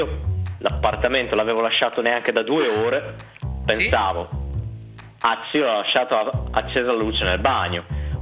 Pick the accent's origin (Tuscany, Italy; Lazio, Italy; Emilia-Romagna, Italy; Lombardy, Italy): Emilia-Romagna, Italy; Bologna; io sono di Bologna, ma 3 anni fa ho seguito un master a Milano.